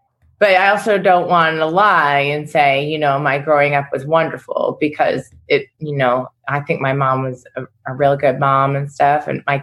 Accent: Taunton, Massachusetts, United States; where I grew up in Taunton, Massachusetts.

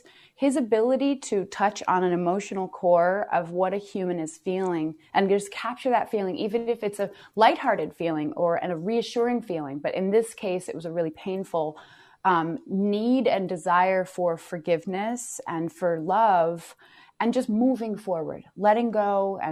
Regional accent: Vermont, United States; We also came back to my hometown in Vermont, and we bought a farm.

